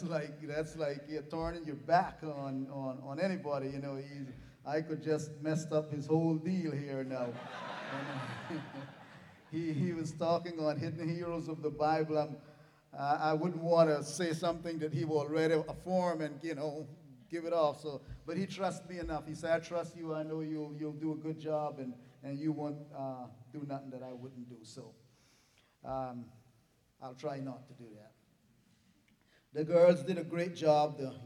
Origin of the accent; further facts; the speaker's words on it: Roatan, Bay Islands, Honduras; from the islands of Honduras called the Bay Islands, Roatan. And that's where I get my English and my accent from.